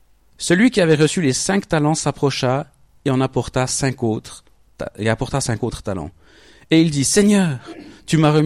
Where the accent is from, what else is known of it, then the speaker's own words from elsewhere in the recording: Biel/Bienne, Bern, Switzerland; je viens de Bienne.